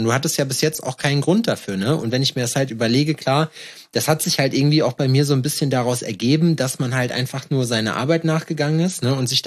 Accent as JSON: {"language": "German", "town": "Schalksmühle", "region": "North Rhine-Westphalia", "country": "Germany", "said": "Wir haben einen Zug gehabt bei uns in Schalksmühle, der einmal die Stunde gefahren ist."}